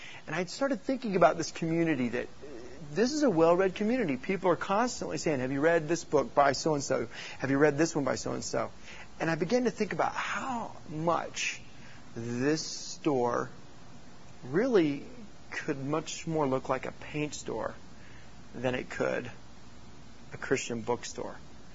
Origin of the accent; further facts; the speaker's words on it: Oklahoma City, Oklahoma, United States; because I'm from Oklahoma City